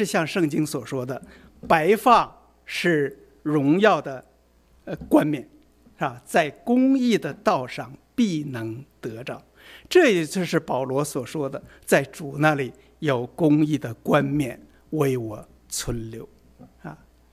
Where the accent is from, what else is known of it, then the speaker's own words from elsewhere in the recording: Northeast China, China; moved away as an adult; also born or lived in Nanjing; 我的前二十几岁啊，我是在东北长大的，过去山海关以东以北的地区都被称为关东，所有20几年，像文化大革命那个年月都是在关东度过的